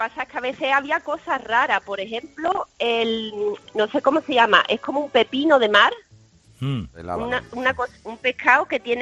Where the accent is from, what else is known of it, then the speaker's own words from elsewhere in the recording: Sanlúcar de Barrameda, Andalusia, Spain; now in Antwerp, Belgium; Pero soy de Sanlúcar